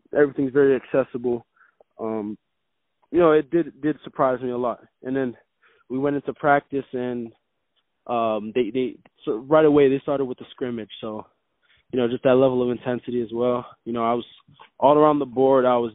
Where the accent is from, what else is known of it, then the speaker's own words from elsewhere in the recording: Montreal, Quebec, Canada; it's my first spring ball where I come in with a name because I'm from Montreal originally.